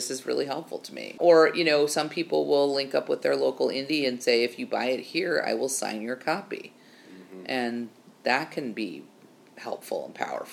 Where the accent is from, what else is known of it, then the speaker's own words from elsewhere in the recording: Grand Rapids, Michigan, United States; I grew up in Grand Rapids, Michigan, and I'm going home for Thanksgiving